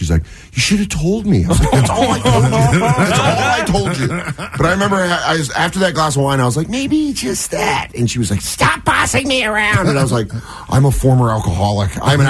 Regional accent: Aurora, Colorado, United States; Denver, Aurora, Colorado.

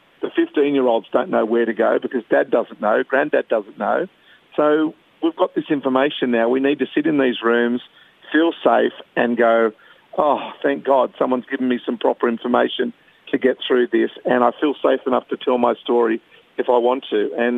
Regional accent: Australia; 80%, I reckon, of being an Aussie bloke is really cool.

